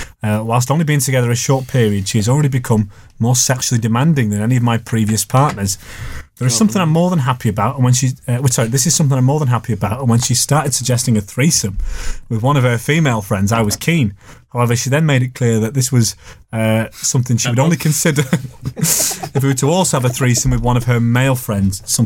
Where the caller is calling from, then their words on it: British Columbia, Canada; From British Columbia, Canada. Father of four.